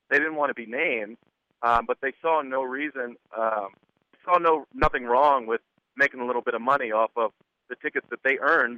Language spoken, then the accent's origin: English; Maryland, United States; also born or lived in Chicago; I'm from Maryland, so I was home for the holidays for about 5 days